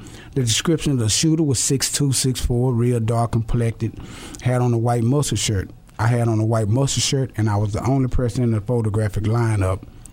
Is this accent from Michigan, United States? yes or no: no; Dallas, Texas, United States; born and raised in Dallas, Texas. I'm 37 years old.